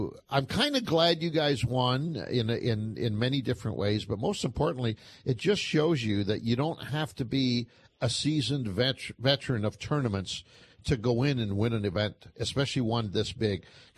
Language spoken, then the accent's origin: English; Italy; English is a second language; will be representing Canada to the world next year at the World Carp Cup that's going to be held in my home country, Italy.